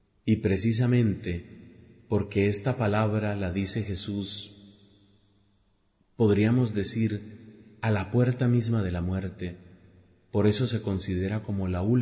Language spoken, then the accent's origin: Spanish; Colombia; en mi país, en Colombia, es muy frecuente para Semana Santa